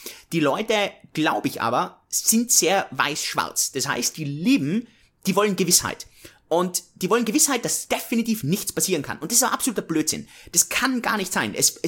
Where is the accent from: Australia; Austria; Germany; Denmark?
Austria; ich komme aus Österreich.